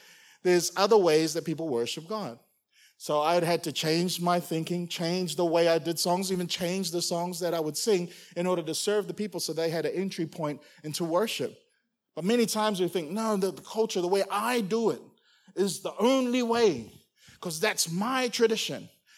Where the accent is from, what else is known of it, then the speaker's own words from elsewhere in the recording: Auckland, New Zealand; moved away as an adult; now in Singapore; So for those of you who don't know, I'm Samoan. Grew up in New Zealand, in Auckland. And then in 2004, I moved to, 2006, sorry, I moved to Singapore to marry Tina, my wife.